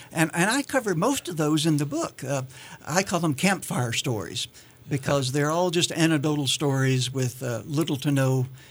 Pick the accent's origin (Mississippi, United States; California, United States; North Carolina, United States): North Carolina, United States; I grew up in McDowell County, and as a young kid, I heard the stories about the Brown Mountain Lights